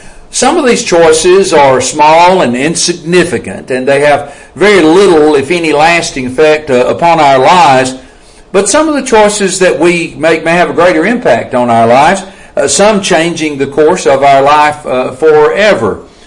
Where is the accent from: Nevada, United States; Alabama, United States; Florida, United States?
Alabama, United States; Coleman; I am from Coleman, Alabama.